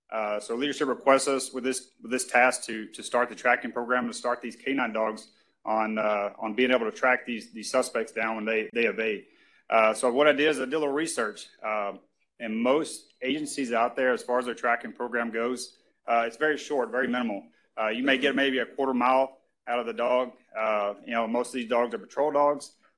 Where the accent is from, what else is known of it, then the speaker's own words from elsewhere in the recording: Texas, United States; growing up in Southeast Texas, me and my grandpa, we used to always chase rabbits through the woods.